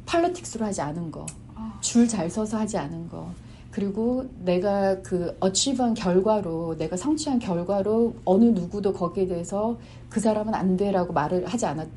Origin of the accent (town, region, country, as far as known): South Korea; moved away as an adult; now in United States